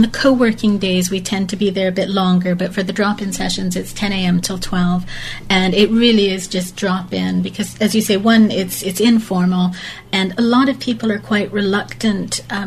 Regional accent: England, United Kingdom; now in Canada; oh, damn it, I'm English

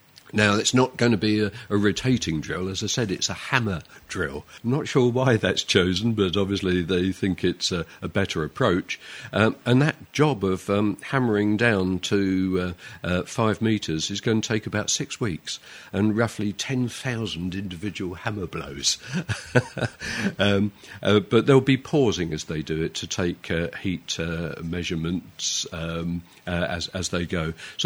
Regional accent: England, United Kingdom; Now, being English, I've no idea what size a softball is

